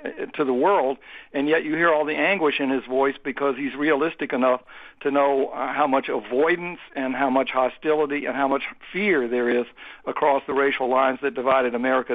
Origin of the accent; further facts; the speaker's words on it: Atlanta, Georgia, United States; The first mayor who came out against them was Ivan Allen, my mayor in Atlanta. I'm from Atlanta